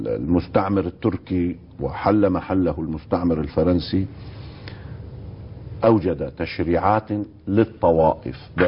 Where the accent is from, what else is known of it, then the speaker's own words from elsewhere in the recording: Lebanon; هو قرن في كلامه أن عندنا في لبنان محكمة